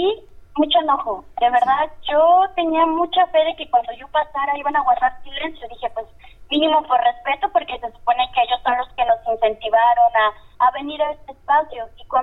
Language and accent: Spanish; Mexico; yo soy una joven mexicana de 23 años, estudiante